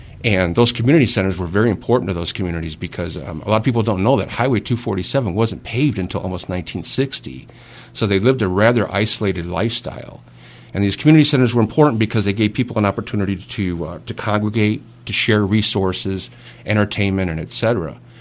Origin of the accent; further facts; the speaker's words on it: Elmira, New York, United States; moved away as an adult; also born or lived in Chicago; I was born in Elmira, New York.